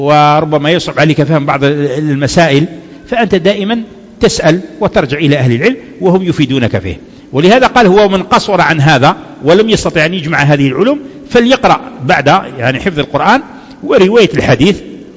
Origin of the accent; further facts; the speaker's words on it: Algeria; احنا كان عندنا في الجزائر في الزمان القديم المذهب الحنفي